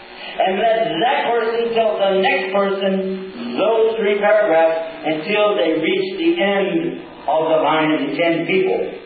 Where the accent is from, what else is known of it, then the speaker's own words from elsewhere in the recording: Cleveland, Ohio, United States; born there; now in Texas, United States; I was born in Cleveland, Ohio. Shh. So I am a Buckeye. I am from this state, originally. But I got out of here as quick as I could.